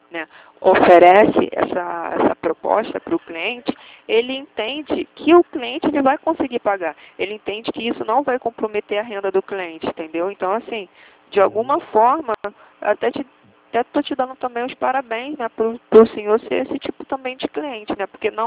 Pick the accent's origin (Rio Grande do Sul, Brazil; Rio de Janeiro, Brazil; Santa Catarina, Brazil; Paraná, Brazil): Rio de Janeiro, Brazil; eu falo do Rio, sou do Rio